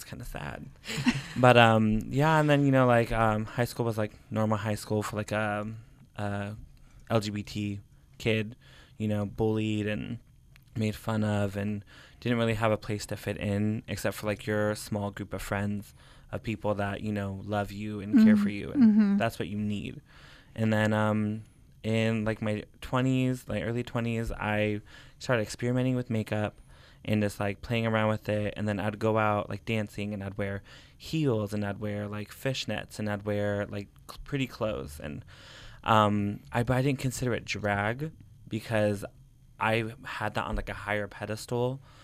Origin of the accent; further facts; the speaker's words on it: Oceano, California, United States; Well, I've lived in like the five cities. I grew up in Oshano. I'm 28 now, so you know. Been there for what, 28 years?